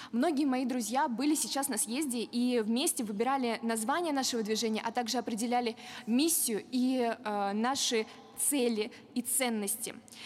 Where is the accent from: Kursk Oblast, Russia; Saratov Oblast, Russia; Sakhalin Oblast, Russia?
Kursk Oblast, Russia; Kursk; Я из Курской области, города Курска. Я школьница, мне 17 лет.